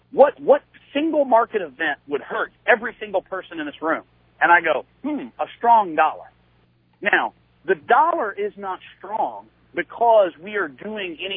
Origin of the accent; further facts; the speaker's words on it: Texas, United States; I'm from Texas, so everything goes football metaphor.